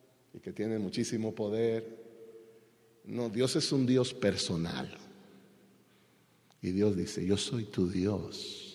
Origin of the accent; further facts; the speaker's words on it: Dominican Republic; Yo recuerdo siendo pequeño, yo soy de la República Dominicana